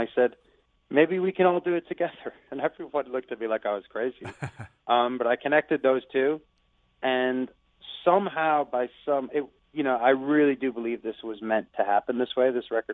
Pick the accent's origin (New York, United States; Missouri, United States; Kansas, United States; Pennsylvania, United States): New York, United States; Long Island; I'm from Long Island, New York, so